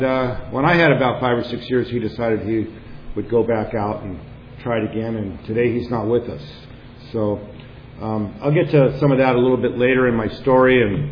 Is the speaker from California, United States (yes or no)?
yes; San Clemente, California, United States; I grew up in South San Clemente in a middle-class family with a loving mother and father who weren't perfect, but they weren't alcoholic. And San Clemente, you know, in the 50s and 60s was a really neat place to grow up.